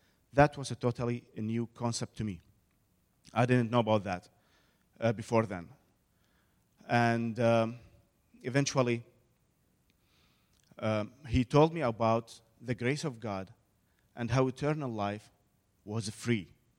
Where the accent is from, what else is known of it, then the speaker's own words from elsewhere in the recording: Iraq; I was born and raised in Iraq to a Catholic family there.